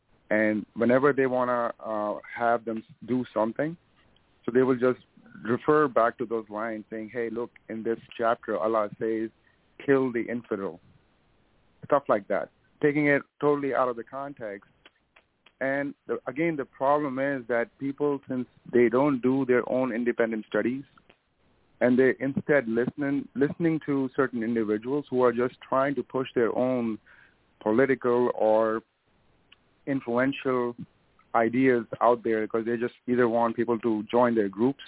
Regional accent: India; because I'm from India, right? So India has a similar problem with terrorism and insurgency.

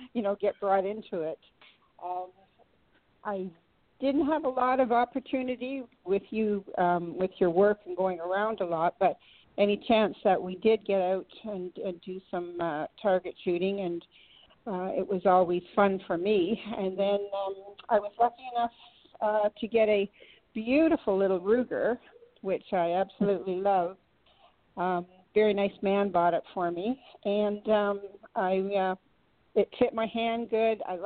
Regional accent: Canada; Well, as I'm from Canada, we didn't have a lot to do with guns apart from hunting.

